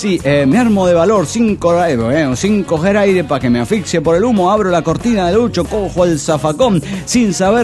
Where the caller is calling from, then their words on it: Durango, Mexico; de Durango, México.